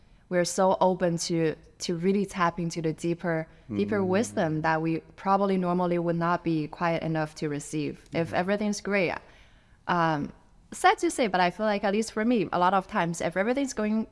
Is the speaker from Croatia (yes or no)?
no; China; at that point, I was raised in China, so it was an atheist country.